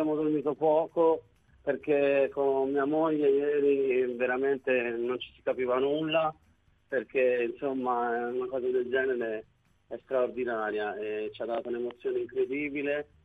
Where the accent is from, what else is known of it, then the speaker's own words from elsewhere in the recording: Viareggio, Tuscany, Italy; born there; io sono anche nato a Viareggio, ma mio padre è della Sicilia